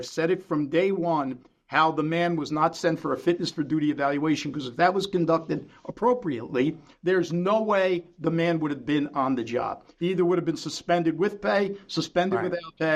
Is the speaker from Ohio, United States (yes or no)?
no; Newark, New Jersey, United States; Steve, where you and I grew up, North Newark, I grew up on First Avenue.